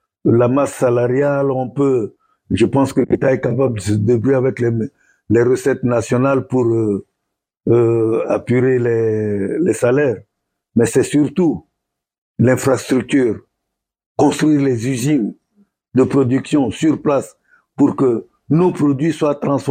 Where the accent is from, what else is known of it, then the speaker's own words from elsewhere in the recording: Russia; French is a second language; moi-même, je suis russe. J'ai fait mes études ici de 1975 à 1980. Je suis parti de là il y a 40 quelques années.